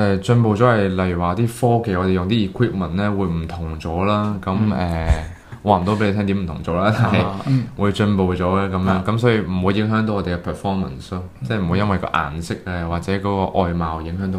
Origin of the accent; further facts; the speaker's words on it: China; 我哋自己都好氣憤嘅，即係作為中國人一部分。